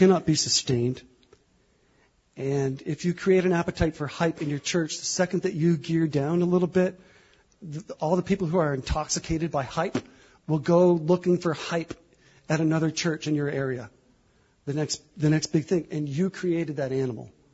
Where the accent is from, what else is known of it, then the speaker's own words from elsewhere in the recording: Canada; Did I mention I'm from Canada?